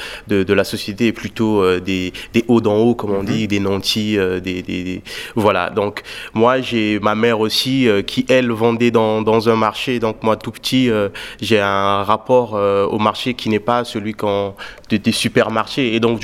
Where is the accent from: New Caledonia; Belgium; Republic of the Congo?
Republic of the Congo; Brazzaville; now in France; parce que moi je viens du Congo, Brazzaville, et je suis arrivé en France pour une en 2019